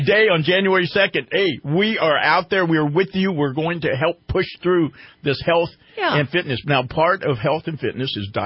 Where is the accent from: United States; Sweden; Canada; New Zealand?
United States; But I am an American, and we are still the shining city on the hill.